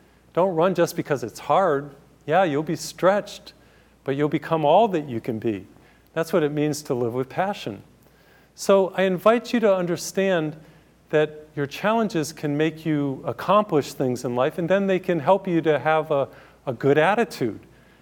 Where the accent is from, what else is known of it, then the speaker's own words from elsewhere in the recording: Feeding Hills, Massachusetts, United States; I grew up in Feeding Hills, Massachusetts, little small town south of Springfield, right on the Connecticut border.